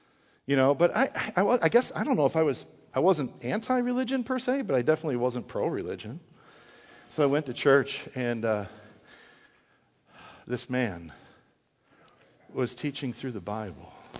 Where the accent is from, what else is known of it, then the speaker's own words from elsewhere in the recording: Wisconsin, United States; I grew up in Wisconsin, and I love my family.